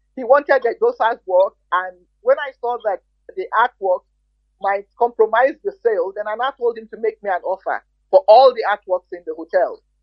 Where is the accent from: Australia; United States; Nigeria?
Nigeria; Lagos; born there; I was born in Lagos State. If Lagos State will allow me to say that, I was born in maternity in Lagos State.